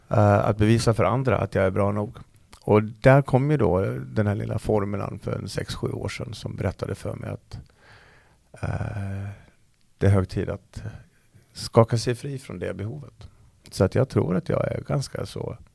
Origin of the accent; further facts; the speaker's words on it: Falun, Dalarna County, Sweden; När jag var 7 år så satt jag på bordet hemma i Falun, köksbordet med benen i kors.